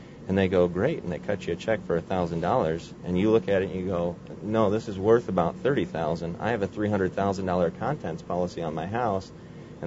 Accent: Cedar Rapids, Iowa, United States; Cedar Rapids.

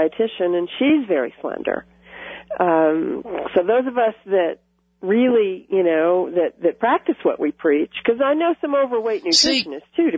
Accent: Florida, United States; I grew up in Florida and lived in Florida for the majority of my years, and I have a family of origin in North Florida

